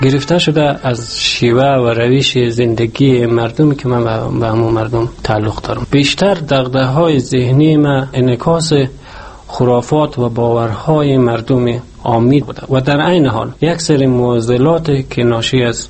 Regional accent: Qarabagh, Ghazni, Afghanistan; now in Iran; حدود 35 سال پیش در ولسوال قرباغ ولایت غزنی متولد شدم. سالهای ابتدایی تحصیلات خود در همون قرباغ سپری کردم. بعدش در سر جنگ ها مهاجر شدم به ایران

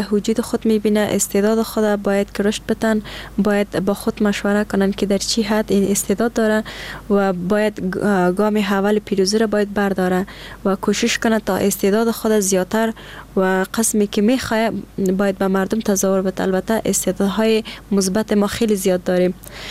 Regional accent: Afghanistan; یگانه مشکلی که ما افغانا داریم همین شرایط است

